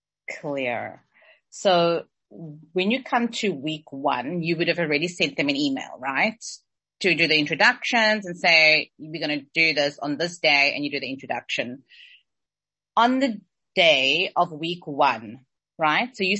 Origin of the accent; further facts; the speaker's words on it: South Africa; I'm from South Africa